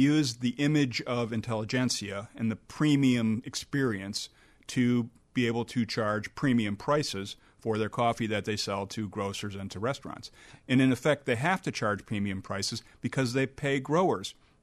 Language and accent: English; Wisconsin, United States; He's from Whitefish Bay, Wisconsin, very close to my hometown.